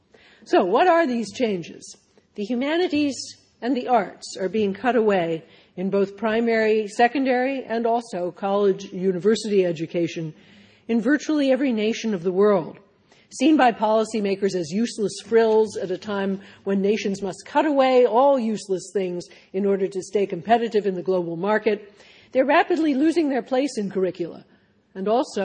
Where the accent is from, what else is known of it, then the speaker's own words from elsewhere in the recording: Philadelphia, Pennsylvania, United States; And I'm delighted to be back in my hometown, Philadelphia.